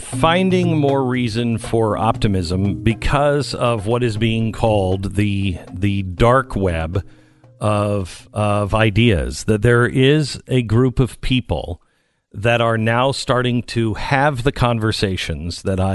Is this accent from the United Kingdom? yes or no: no; Seattle, Washington, United States; and I grew up in Seattle.